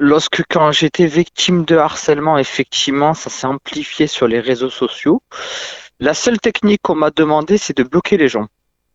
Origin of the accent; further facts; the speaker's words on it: Saint-Antoine-de-Bleuval, Occitanie, France; born there; j'ai 18 ans, je suis né dans le Tarn-et-Garonne, vers Saint-Antoine-de-Bleuval.